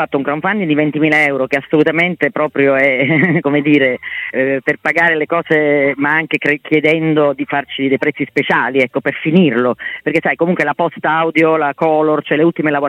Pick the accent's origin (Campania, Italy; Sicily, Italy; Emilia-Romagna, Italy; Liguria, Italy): Sicily, Italy; Catania; sono catanese